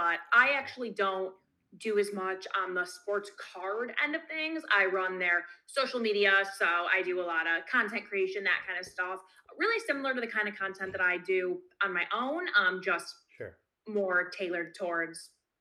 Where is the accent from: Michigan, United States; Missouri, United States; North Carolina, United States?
Michigan, United States; Detroit; because my team is the Red Sox, even though I'm from Detroit.